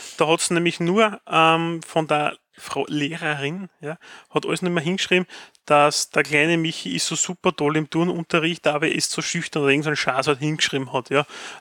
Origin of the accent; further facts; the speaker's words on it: Austria; Bei uns in Österreich ist ja die außeruniversitäre Forschung hauptsächlich auf Länderebene und Universitätenbund.